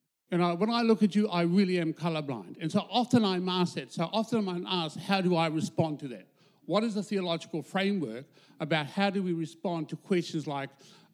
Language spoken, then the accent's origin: English; Whakatāne, Bay of Plenty, New Zealand; now in Auckland, New Zealand; I became bicultural in my schooling years in Whakatāne. And then I moved from Whakatāne to Auckland, and then I became multicultural with the array of people that no doubt populate Auckland.